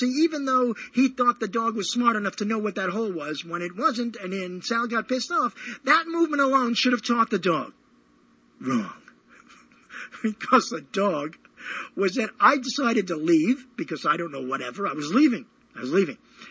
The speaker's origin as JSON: {"language": "English", "town": "Brooklyn", "region": "New York", "country": "United States", "tie": "born or raised there", "said": "I don't know if this happens anywhere else, because I grew up in Brooklyn."}